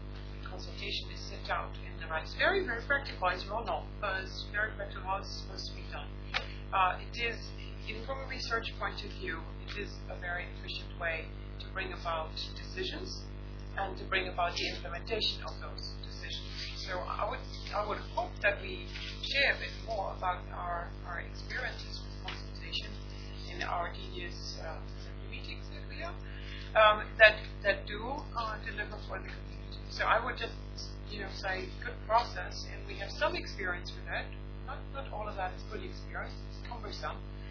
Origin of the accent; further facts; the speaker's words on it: Germany; English is a second language; now in United Kingdom; as you know, I come from Germany